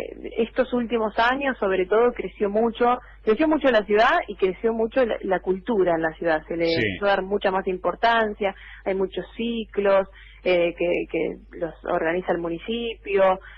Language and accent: Spanish; Rafaela, Santa Fe, Argentina; also born or lived in Córdoba / Rosario; now in Buenos Aires, Argentina; yo soy nacida en la ciudad de Rafaela, provincia de Santa Fe. Viví mi infancia en Córdoba, pero bueno, nací en Rafaela. Terminé mis estudios secundarios en Rafaela y después estuve viviendo en Rosario 8 años, hasta hace muy poquito, hasta hace 3 meses que me mudé acá a Buenos Aires.